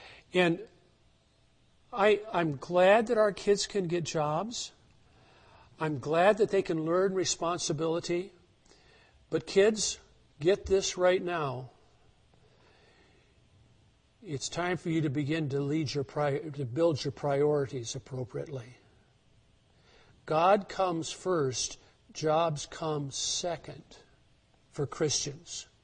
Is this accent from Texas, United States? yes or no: no; Wisconsin, United States; I was raised in Rusk County, Wisconsin, and as a teenager, there were no jobs to be had.